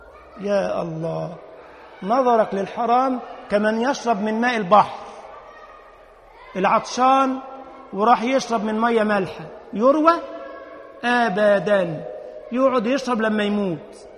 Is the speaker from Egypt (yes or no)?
yes; Egypt; السيده زينب عندنا في بلدنا مصر المولد بتاعها بدع ومنكرات.